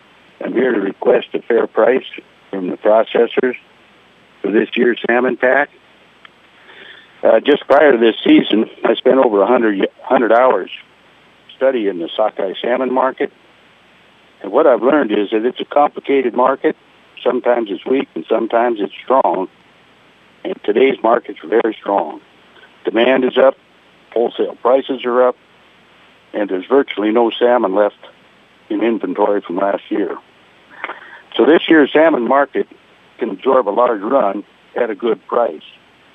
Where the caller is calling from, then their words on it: Coffee Point, Alaska, United States; I'm calling from Coffee Point. Yeah, I've fished here in Bristol Bay for 38 years